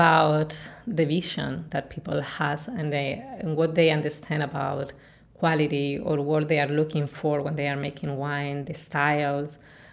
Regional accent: Madrid, Community of Madrid, Spain; English is a second language; moved away as an adult; now in United States; I'm from Madrid originally, so it's not a wine region per se. My family is not in the wine business.

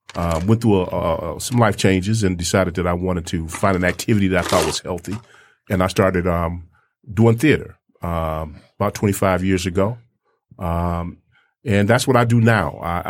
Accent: Chicago, Illinois, United States; I'm a native of Chicago. I grew up in West Englewood.

